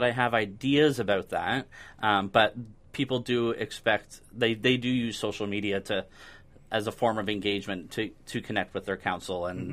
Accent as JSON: {"language": "English", "town": "Cobourg", "region": "Ontario", "country": "Canada", "tie": "born or raised there", "said": "just really instilled in me the values of, you know, being part of the community and really just growing up in Coburg and volunteerism and working."}